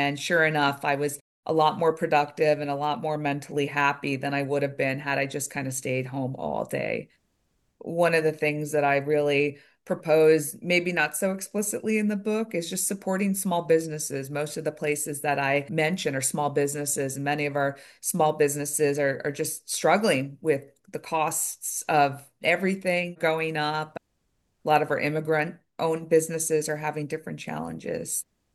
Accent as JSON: {"language": "English", "town": "New York City", "region": "New York", "country": "United States", "tie": "born or raised there", "said": "I actually hated growing up in the city in New York City when I was growing up in the 80s and 90s."}